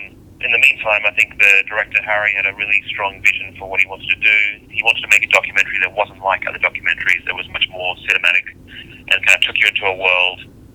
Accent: Australia; I'm Australian, and anything related to military is kind of new to me.

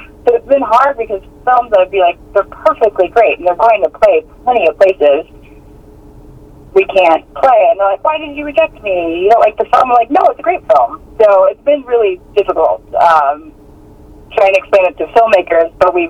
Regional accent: San Diego, California, United States; now in Mississippi, United States; Well, I've lived all over the country, but I grew up mostly in San Diego, and I was a film minor in college.

